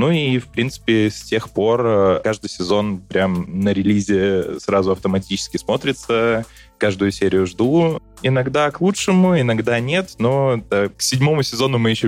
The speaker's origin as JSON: {"language": "Russian", "region": "Minsk", "country": "Belarus", "said": "я из Минска, и у нас тут проходит Юникон."}